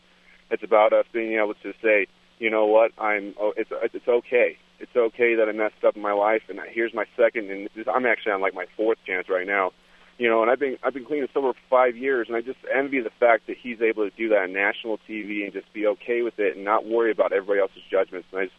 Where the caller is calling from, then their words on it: Cheyenne, Wyoming, United States; I'm from Cheyenne.